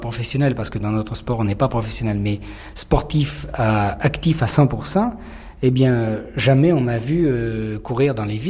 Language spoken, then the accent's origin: French; France; born there; Parce que je suis slave, je suis polonais exactement, et je suis né en France, bien sûr, mais je suis polonais de père et mère.